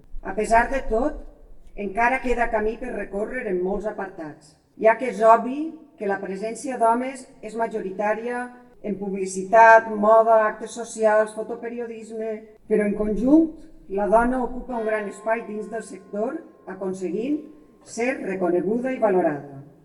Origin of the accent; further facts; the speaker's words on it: Pego, Valencian Community, Spain; benvinguts a Pego. Em complau que la gent del meu poble m'acompanyi en aquest dia tan especial per a mi.